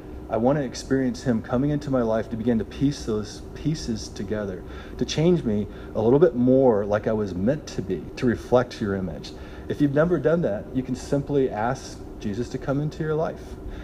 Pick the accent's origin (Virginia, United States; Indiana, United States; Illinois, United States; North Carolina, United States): Indiana, United States; I grew up in Southern Indiana. There is a vast difference, let me tell you, between Southern Indiana and California.